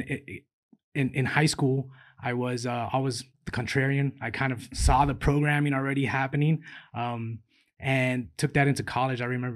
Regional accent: Miami, Florida, United States; Born and raised in Miami, Florida. Grew up there in Little Havana during the 80s.

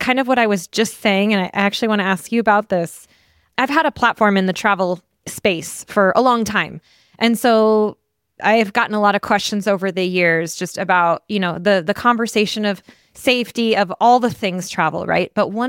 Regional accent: Montana, United States; I'm from Montana. People actually don't know where Montana is. They're like, I say it's close to Canada

